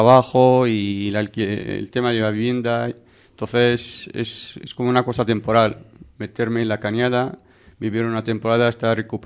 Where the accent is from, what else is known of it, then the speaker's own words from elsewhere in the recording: Marrakesh, Marrakesh-Safi, Morocco; now in Spain; Soy de Marrakech.